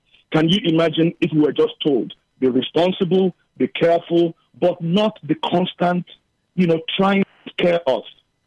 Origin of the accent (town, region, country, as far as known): Nigeria; now in Cape Town, South Africa